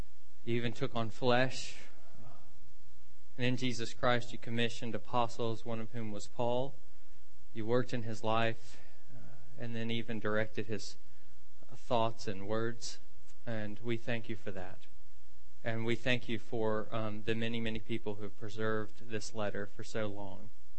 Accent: the South, United States; If you know that I'm from the South, then you know that in the South we use things like double subjunctives, like might could.

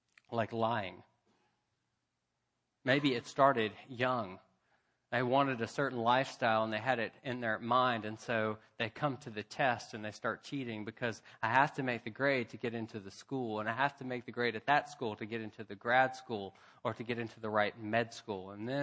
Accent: Memphis, Tennessee, United States; I'm from Memphis. We didn't get a lot of snow there, as you can imagine.

